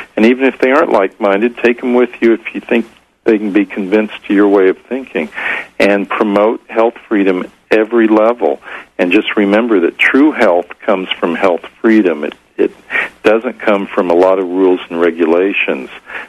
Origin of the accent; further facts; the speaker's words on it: United States; not growing up in that state, but growing up in the U.S.